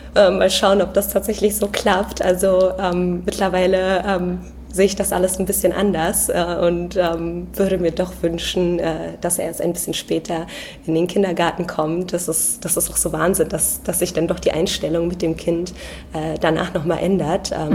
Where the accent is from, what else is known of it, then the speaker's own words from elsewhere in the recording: Berlin, Germany; ich bin 30 Jahre alt und ich lebe in Berlin. Tatsächlich bin ich auch in Berlin geboren und ich habe hier auch schon immer gelebt. Allerdings meine Eltern, die kommen ursprünglich aus Polen, aus Breslau sind sie hergekommen